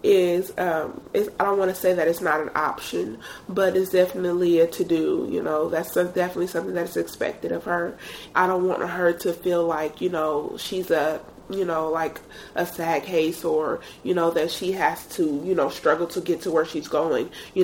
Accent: Oakland, California, United States; I grew up in Oakland, and I'm from Oakland, and I go to Holy Names University.

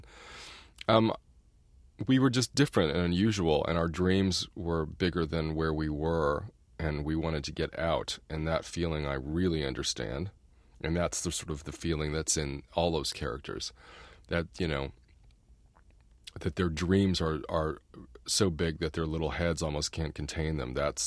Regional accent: Indiana, United States; I mean, I'm from Indiana, and which is a very conservative state.

